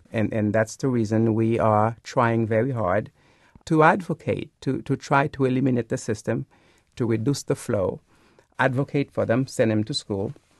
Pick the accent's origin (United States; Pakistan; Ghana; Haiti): Haiti; But I grew up in Haiti.